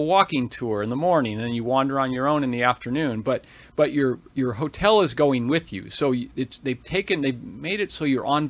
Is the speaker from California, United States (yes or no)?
yes; California, United States; Big kids like me can too, because I grew up surfing here in Orange County.